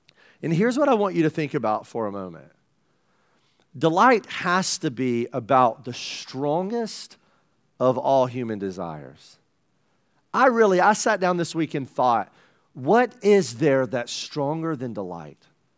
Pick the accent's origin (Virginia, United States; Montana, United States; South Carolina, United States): South Carolina, United States; And that's saying a lot because I'm from South Carolina. I am not from Texas.